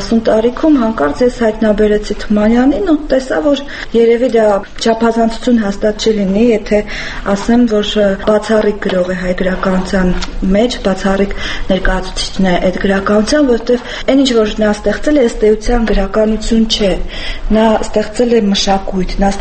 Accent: Stepanavan, Lori, Armenia; born or raised there

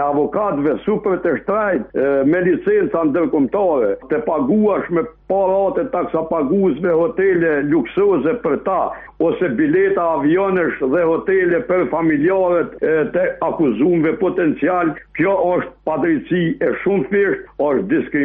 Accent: Kosovo; dëshmon raportin nebuloz pa drejt që e kemi ne si Kosovar me drejtsin

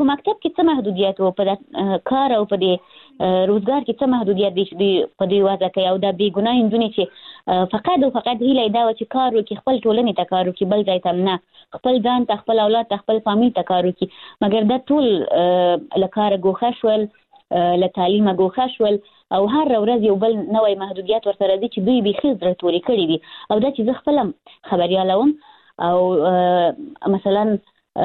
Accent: Afghanistan; born there; ای کاش زه بیخي په افغانستان کې پیدا نه وای، زه په داسې ملک کې پیدا شوی یم چې همیشه پکې جنگ دی، همیشه د حکومتونو بدلون دی

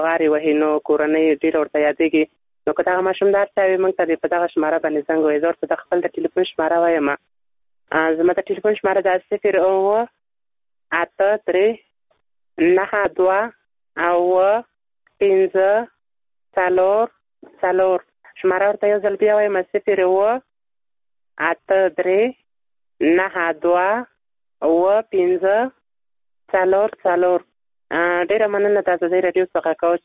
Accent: Nangarhar, Afghanistan; د ننګرهار ولایت څخه

